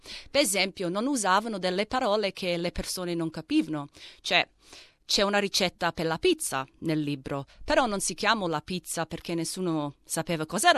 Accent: Australia; sono figlia di immigrati italiani, però sono cresciuta qui in Australia

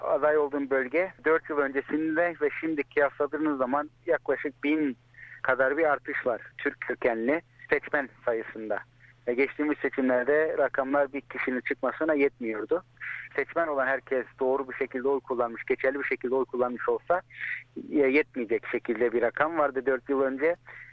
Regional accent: Melbourne, Victoria, Australia; Melbourne doğumluyum. Evli ve 16 aylık bir oğlum var. Aynı zamanda bir çocuk babasıyım. Bütün hayatımı doğduğum günden beri Victoria'da, özellikle Hume bölgesinde geçirmiş biri olarak

